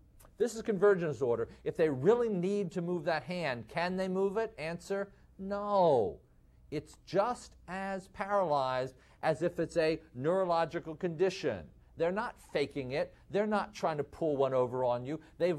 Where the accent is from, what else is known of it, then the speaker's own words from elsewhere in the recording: Midwest, United States; accent: Midwestern; or labelle indifference in my Midwestern accent.